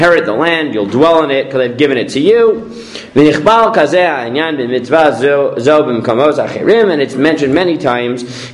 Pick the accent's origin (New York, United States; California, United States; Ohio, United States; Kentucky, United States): New York, United States; I'm from New York, sorry. I know outside of New York, it's a thing